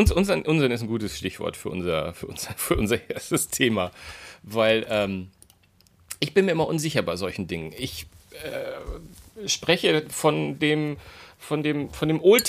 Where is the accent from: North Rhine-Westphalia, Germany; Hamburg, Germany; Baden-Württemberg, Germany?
Hamburg, Germany; Außerdem komme ich aus Hamburg. Wir sagen immer Moin.